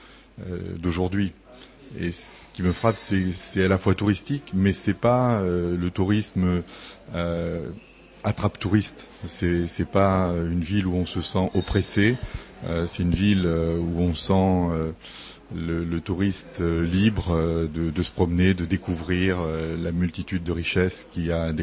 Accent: Limoges, Nouvelle-Aquitaine, France; je viens de Limoges et je suis en République tchèque pour une semaine.

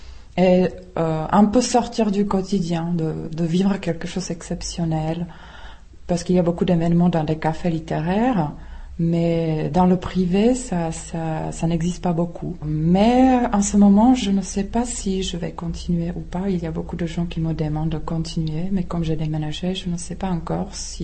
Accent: Prague, Czechia; born or raised there; French is a second language

